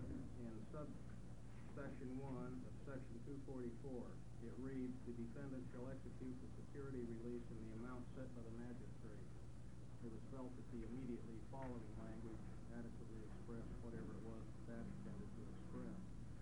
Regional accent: Eugene, Oregon, United States; I'm a lawyer from Eugene, Oregon

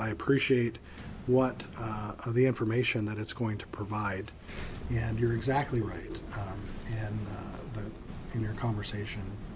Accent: Port Orford, Oregon, United States; We didn't have high-speed internet access in Port Orford, my hometown, until I think 2009.

